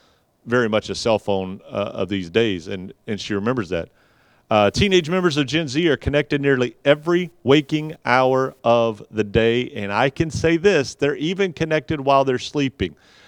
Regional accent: the South, United States; especially for somebody like me, in growing up in the South

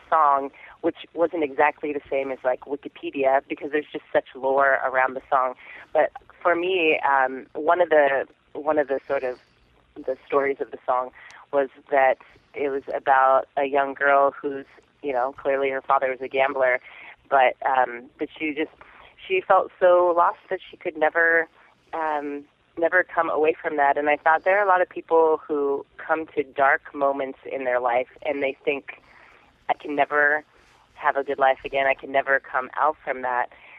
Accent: Anchorage, Alaska, United States; I grew up in Anchorage, which is a city of over 300,000 people. Now I live in a village that is not connected by road to any other community, and there's less than 500 here.

